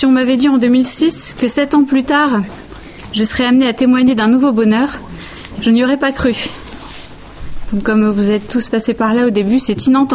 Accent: Amiens, Hauts-de-France, France; Nous vivons à Amiens, en Picardie, ma région natale.

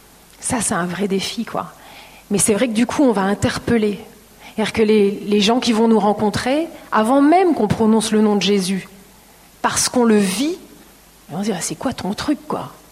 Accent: Normandy, France; elle a décidé d'accoucher en Normandie parce qu'elle était normande. Donc je suis normande.

